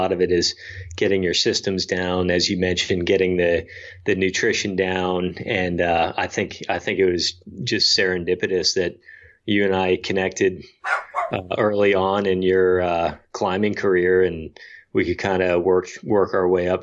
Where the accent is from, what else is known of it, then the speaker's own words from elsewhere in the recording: East Coast, United States; So growing up on the East Coast, I spent a lot of time in the mountains.